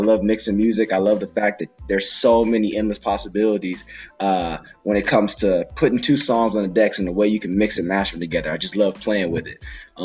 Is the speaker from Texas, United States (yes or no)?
yes; Houston, Texas, United States; also born or lived in Long Beach, California; I am from California, Long Beach, California, straight born out of here, raised in Houston, Texas. So, you know, down south is where it's at.